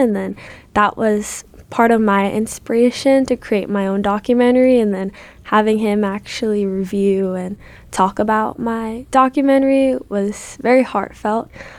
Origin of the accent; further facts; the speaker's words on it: Hawaii, United States; I wanted to grow stronger to who I am as a Hawaiian and like my spiritual and cultural identity.